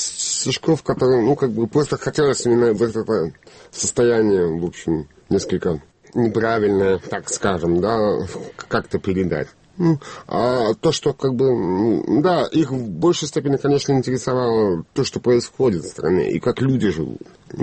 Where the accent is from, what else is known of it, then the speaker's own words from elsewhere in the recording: Brest, Brest Region, Belarus; я сам из Бреста, и, в общем, там всю жизнь как бы и прожил по большей части.